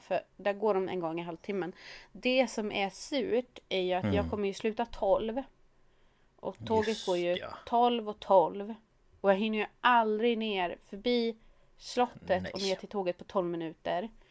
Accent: Sweden; Vi är svenskar

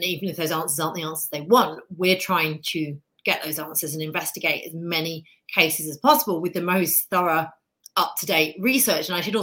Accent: United Kingdom; now in United States; I live in America. I'm obviously British, as you can tell by my accent, but I'm a very proud new American.

